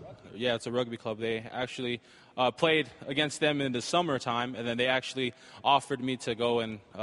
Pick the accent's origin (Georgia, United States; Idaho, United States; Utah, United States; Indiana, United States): Utah, United States; Salt Lake City; Salt Lake City, Utah.